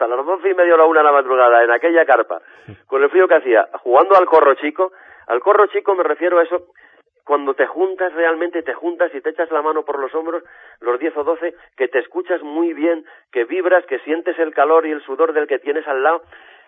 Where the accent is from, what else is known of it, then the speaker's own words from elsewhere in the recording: La Maya, Castile and León, Spain; los discos anteriores los habíamos presentado en la plaza de mi pueblo, en La Maya